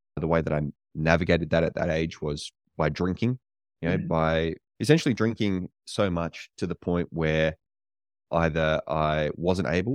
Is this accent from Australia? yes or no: yes; Australia; also born or lived in United States; That was my way of like forming an identity, was just being more Australian than I was back home here in Australia.